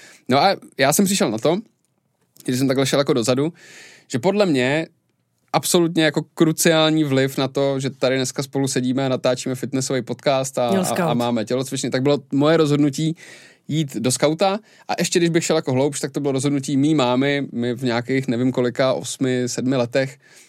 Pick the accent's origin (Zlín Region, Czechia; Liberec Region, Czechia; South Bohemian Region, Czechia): Liberec Region, Czechia; Liberec; protože jsem z Liberce, tak to bylo 8 cest na Ještěd.